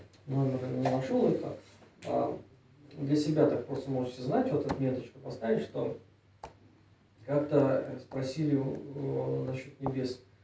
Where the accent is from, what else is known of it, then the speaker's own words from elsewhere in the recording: Kazakhstan; Я сам родом из Казахстана